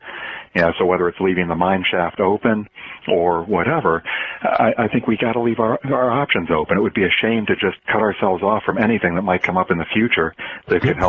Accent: Ohio, United States; As I mentioned before, I grew up in Ohio

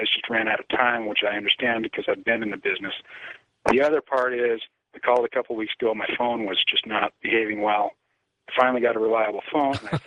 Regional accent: Wyoming, United States; you know, I'm from Wyoming. You know, I'm an old cowpuncher.

